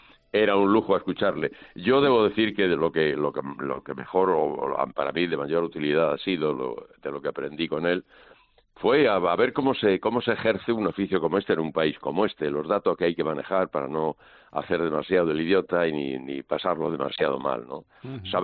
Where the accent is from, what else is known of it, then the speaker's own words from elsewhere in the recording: Chinchón, Community of Madrid, Spain; Yo soy de Chinchón.